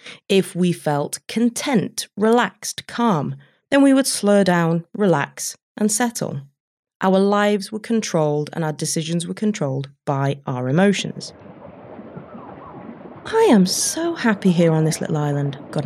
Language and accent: English; Yorkshire and the Humber, United Kingdom; accent: East Yorkshire; which sounds particularly comical with my East Yorkshire accent